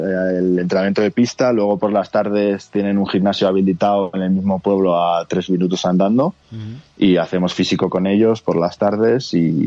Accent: Majadahonda, Community of Madrid, Spain; Aunque yo soy de Madrid, de Majadahonda, pues mis padres desde muy jóvenes ellos iban allí porque tenemos una casa. En La Pinilla, y íbamos todos los fines de semana

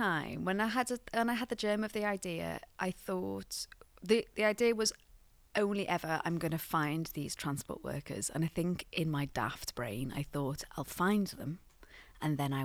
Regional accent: Liverpool, North West England, United Kingdom; now in Scotland; I'm a Scouser, and Scousers, and I lived in Glasgow

